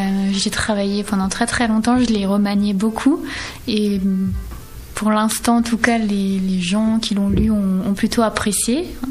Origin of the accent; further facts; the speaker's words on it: Bellac, Nouvelle-Aquitaine, France; Je suis originaire de Bellac, où j'ai fait une bonne partie de mes études jusqu'au baccalauréat.